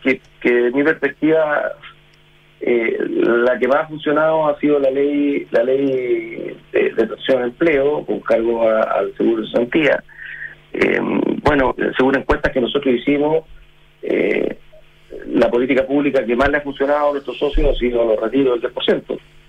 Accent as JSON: {"language": "Spanish", "country": "Chile", "said": "el beneficiado somos todos los chilenos"}